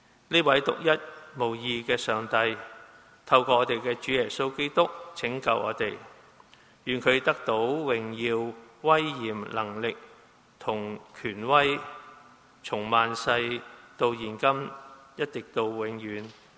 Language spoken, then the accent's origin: Chinese; China; 中秋节的时候呢，我们中国人呢，中秋节都是一个大的节日的。